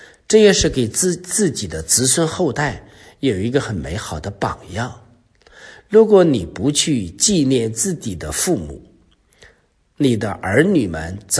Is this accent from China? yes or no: yes; China; 作为一个中国人